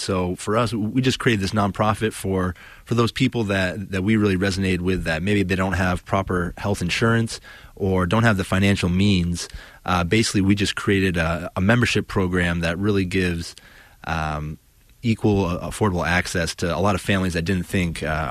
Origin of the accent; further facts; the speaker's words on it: Keene, New Hampshire, United States; also born or lived in Oakland; now in Lansing, United States; I'm born and raised in Keene, New Hampshire, about 2 hours from Boston on the East Coast there. Recently, I moved here to Lansing from Oakland, California.